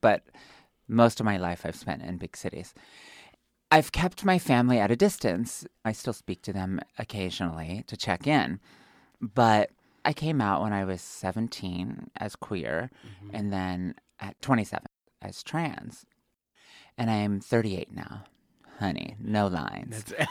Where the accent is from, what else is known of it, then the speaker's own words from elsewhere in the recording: Pennsylvania, United States; also born or lived in New York; I come from Pennsylvania. I was raised in an Amish village of 200 people. Half the town was Amish.